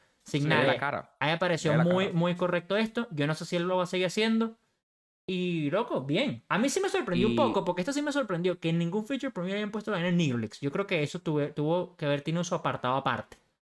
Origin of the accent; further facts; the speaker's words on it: Venezuela; Si la vaina fuera de Venezuela, yo seguramente estaría botando baba de lo espectacular que están vendiendo en mi país. Pero yo de Venezuela es como, ok, de pinga.